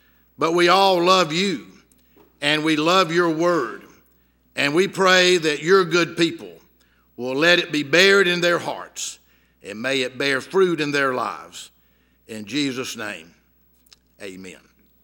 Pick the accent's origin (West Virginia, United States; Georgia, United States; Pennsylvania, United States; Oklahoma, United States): Georgia, United States; Fitzgerald; born there; I was born in Ben Hill County, Fitzgerald, Georgia. Now, that's the center of southeast Georgia, the colony city, and the home of beautiful women.